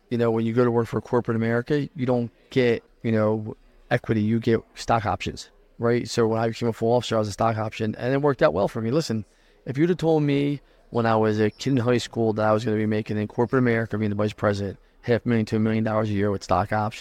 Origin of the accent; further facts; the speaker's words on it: Philadelphia, Pennsylvania, United States; from Northeast Philly, Bucks County. I grew up in group homes, foster care systems